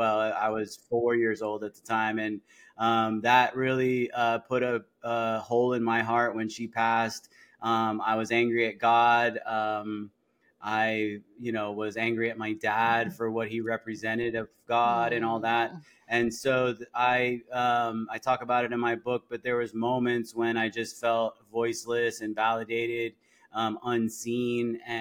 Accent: Florida, United States; now in Chattanooga, United States; I grew up in South Florida, so it's a big change

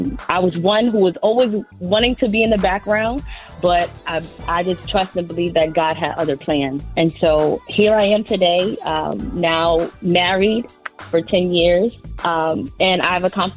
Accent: New York City, New York, United States; I'm 32 years old, born and raised in the Bronx.

